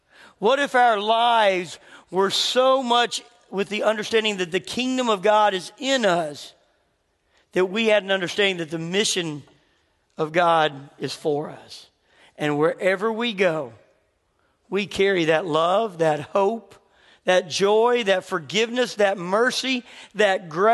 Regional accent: Memphis, Tennessee, United States; You know, when I grew up in Memphis.

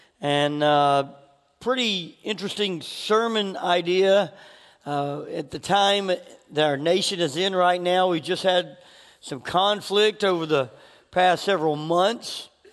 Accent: Memphis, Tennessee, United States; I grew up in Memphis, Tennessee, which I believe is one of the most racist cities in our nation. It's about 50% black and about 50% white.

